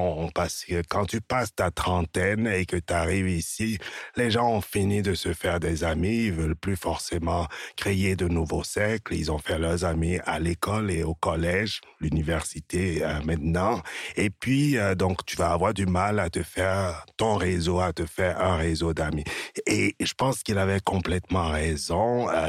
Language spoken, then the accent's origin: French; Benin; Je viens du Bénin, je viens d'Afrique, j'ai une fierté culturelle